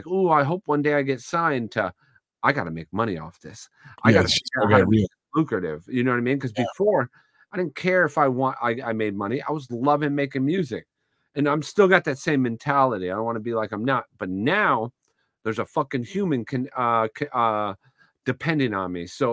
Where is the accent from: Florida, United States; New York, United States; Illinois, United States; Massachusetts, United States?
Florida, United States; We grew up in Polk County, Florida. We got kicked out of the trailer. We moved up here to Hernando County in Brooksville, and we had to live in like these Section 8 apartments, and it was a predominantly black neighborhood.